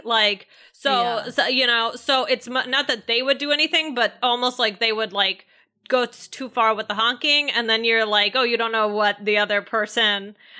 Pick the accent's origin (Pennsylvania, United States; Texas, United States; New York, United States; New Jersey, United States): New York, United States; I'm from New York.